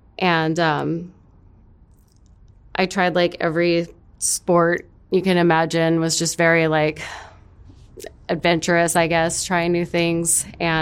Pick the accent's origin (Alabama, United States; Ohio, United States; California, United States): California, United States; Bakersfield; Originally, I'm from Bakersfield, California. Not too far from here.